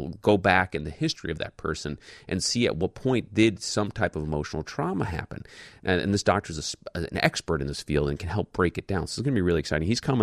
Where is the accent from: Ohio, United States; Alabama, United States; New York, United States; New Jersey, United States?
New York, United States; now in Chicago, United States; There's a lot of them here in Chicago, but there are a lot in New York, which is my hometown, and the surrounding areas.